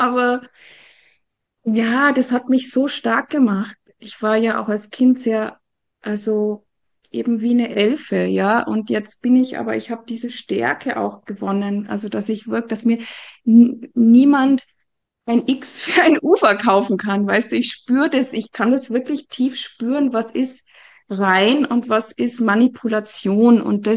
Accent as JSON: {"language": "German", "country": "Austria", "said": "Und dann habe ich so eine Watschen bekommen, sagt man ja bei uns in Österreich."}